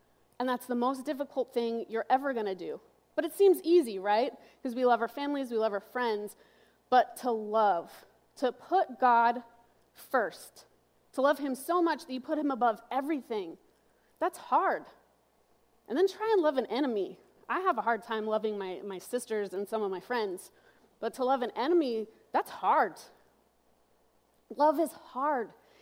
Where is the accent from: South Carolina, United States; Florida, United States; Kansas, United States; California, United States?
California, United States; I'm from California, and I am the youth director here at Northwood.